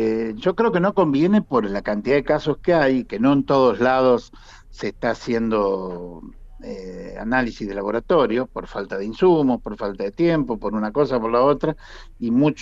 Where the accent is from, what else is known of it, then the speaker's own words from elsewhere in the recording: Castelar, Santa Fe, Argentina; born there; Yo nací en Castelar, provincia de Santa Fe.